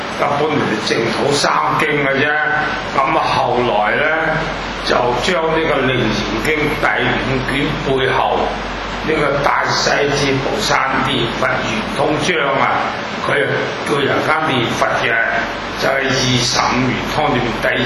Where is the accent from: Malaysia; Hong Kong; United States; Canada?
Hong Kong; 我本身係香港人，我喺揸飛度出世嘅，好近啲樹。咁所以咧，就我啲口標準廣東話咧，